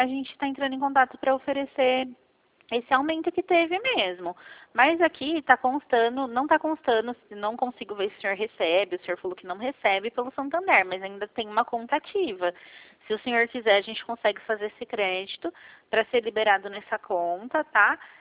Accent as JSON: {"language": "Portuguese", "town": "Cosmópolis", "region": "São Paulo", "country": "Brazil", "said": "Eu sou de Cosmópolis"}